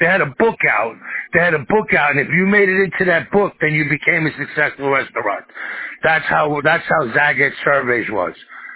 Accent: New York, United States; But I'm a fucking Capricorn, and I'm from New York, and I'm a survivor.

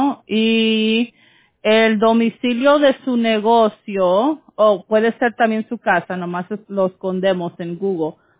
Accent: United States; born there; Yo nací aquí en los Estados Unidos, pero mis papás, ellos son de Guadalajara.

